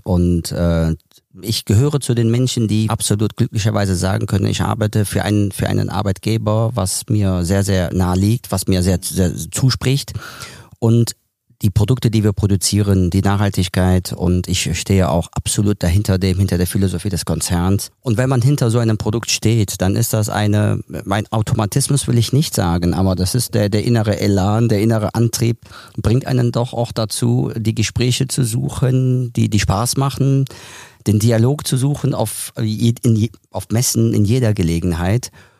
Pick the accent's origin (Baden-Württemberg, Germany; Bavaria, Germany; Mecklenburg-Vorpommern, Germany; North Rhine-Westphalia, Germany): North Rhine-Westphalia, Germany; Mönchengladbach; Und geboren und aufgewachsen bin ich in Mönchengladbach